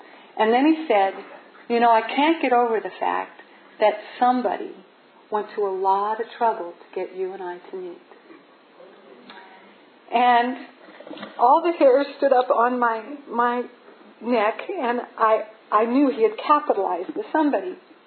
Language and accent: English; Spokane, Washington, United States; You know, I'm from Spokane. We talk normally.